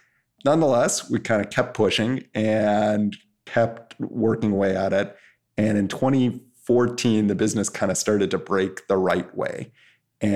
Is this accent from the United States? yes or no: no; Canada; and I'm Canadian, so kind of made sense.